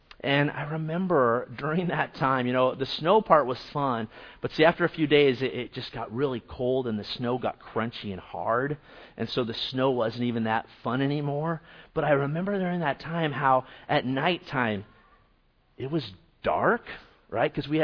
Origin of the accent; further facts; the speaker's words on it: Eugene, Oregon, United States; Now, some of you may know that I grew up in Eugene, Oregon. Okay, My parents moved there in 1978. I've lived in the same house since we moved there that year. Still live there today.